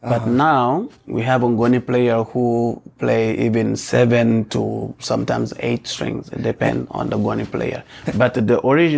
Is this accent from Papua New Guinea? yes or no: no; Mali; I am from Mali and West Africa. I am a storyteller as well, which they call in my language Jeli.